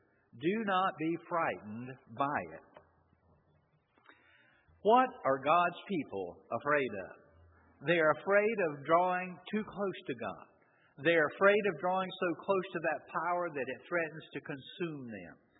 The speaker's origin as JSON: {"language": "English", "region": "Georgia", "country": "United States", "tie": "born or raised there", "said": "growing up in Georgia, we were taught a healthy regard for snakes"}